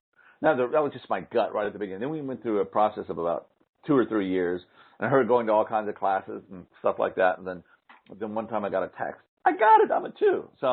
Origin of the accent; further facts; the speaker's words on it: Utah, United States; you know, we come from Utah, and it's very, especially in the county we live in, it's very Mormon dominated.